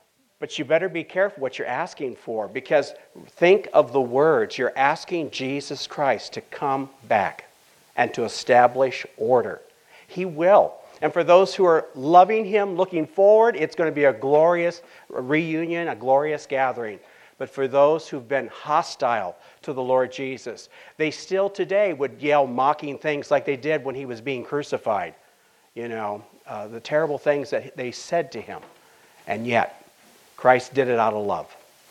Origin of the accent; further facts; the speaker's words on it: United States; So as an American, I get a little discouraged.